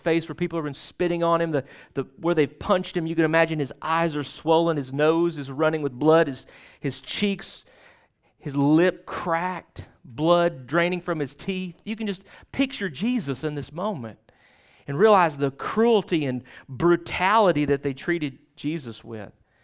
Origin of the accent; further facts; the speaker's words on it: Texas, United States; growing up I grew up in out in East Texas